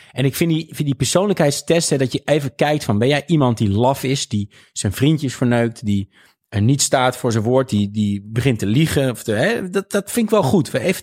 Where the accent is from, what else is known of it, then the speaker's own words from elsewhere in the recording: Overijssel, Netherlands; Ik kwam uit Twente.